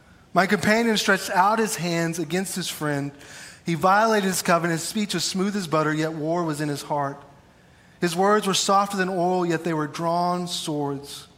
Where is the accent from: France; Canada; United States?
United States; Clyde; but I grew up in Clyde. So from eighth grade, I guess grow up's kind of loosely, from eighth grade until I was a senior in high school and graduated, I graduated from Clyde.